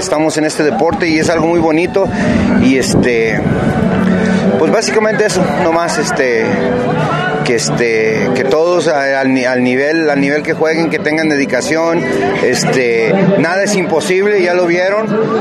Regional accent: Mexico; Vamos poco a poco como nación, como mexicanos, vamos poco a poco progresando.

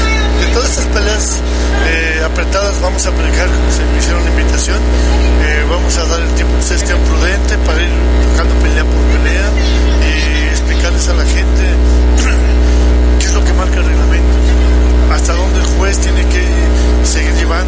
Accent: Mexico; esto es parte de nuestra identidad como pueblo mexicano

